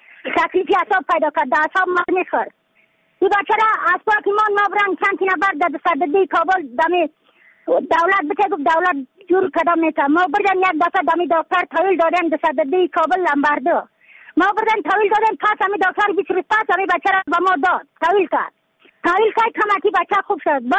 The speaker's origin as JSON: {"language": "Persian", "region": "Badakhshan", "country": "Afghanistan", "said": "از بدخشان هستم، مرکز بدخشان، ولسوالی اکل پایان، قیره وینگ،"}